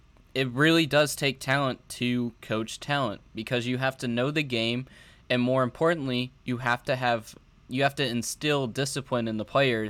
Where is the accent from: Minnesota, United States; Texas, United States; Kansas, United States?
Texas, United States; San Antonio; being able to say, you know, I'm from San Antonio, therefore I am a Spurs fan.